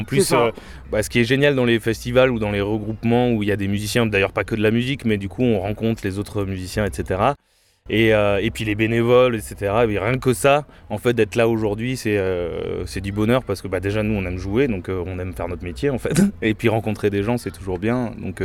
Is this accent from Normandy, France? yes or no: no; Bordeaux, Nouvelle-Aquitaine, France; also born or lived in Montpellier; Je viens de Bordeaux, je reviens de la région, enfin de Bordeaux, oui, dans les alentours du Médoc. Et je reviens dans la région après 6 ans à Montpellier